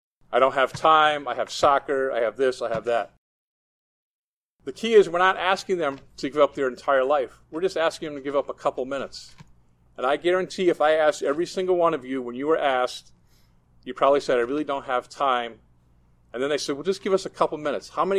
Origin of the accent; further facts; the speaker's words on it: Connecticut, United States; I'm from Connecticut. I was a state deputy in Connecticut for 3 years.